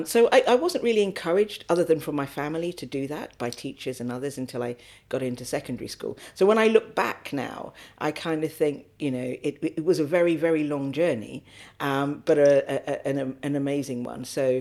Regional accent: Balham, London, United Kingdom; I was a little girl. I grew up in Balham and had ambitions to be a judge, actually, rather than a lawyer.

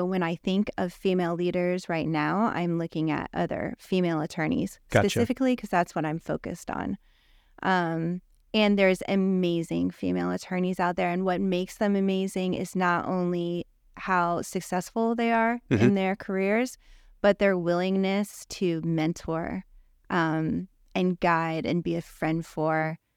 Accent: St. Petersburg, Florida, United States; also born or lived in New York, United States / Tarpon Springs, United States / Pinellas Park, United States; I was born in St. Petersburg. I spent a little time in New York and then came back to Tarpon in fifth grade and then back to Pinellas Park in 19. I was in Pinellas Park for 20 years.

